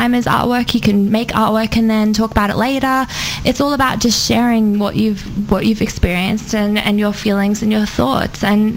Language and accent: English; Australia; Well, I'm actually from Australia.